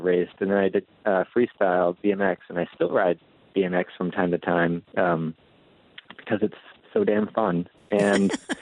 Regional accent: Attleboro, Massachusetts, United States; also born or lived in New Bedford, United States; And I didn't grow up in Rhode Island, but I grew up nearby in Attleboro and New Bedford. So those were my formative years.

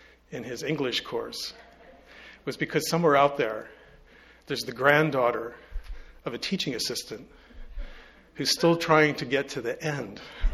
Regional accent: Boston, Massachusetts, United States; now in Maine, United States; Of course, I'm from Boston, so I'm happy to be anywhere.

